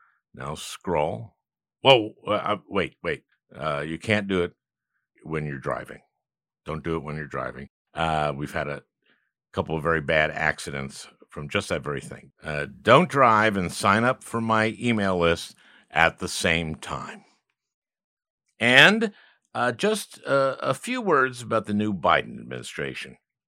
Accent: Minneapolis, Minnesota, United States; Reed is a sports writer, currently for the Minneapolis Star Tribune, my hometown newspaper

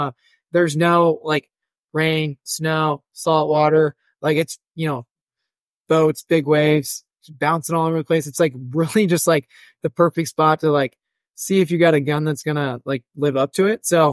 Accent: Missouri, United States; I grew up in Missouri, so I'm hunting like marshes, things like that.

